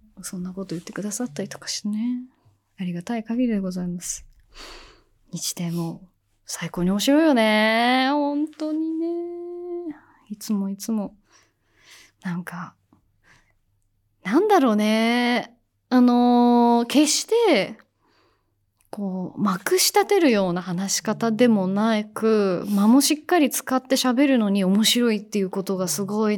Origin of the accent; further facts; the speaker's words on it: Nara, Japan; 私は奈良出身で、法隆寺は実家のすぐ近くなんです。